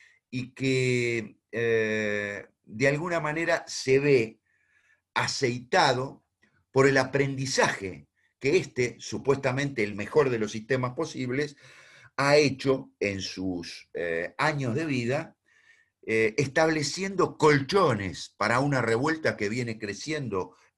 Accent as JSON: {"language": "Spanish", "country": "Argentina", "said": "capaz de expresar una serie de anhelos tan contradictorios como lo somos los argentinos"}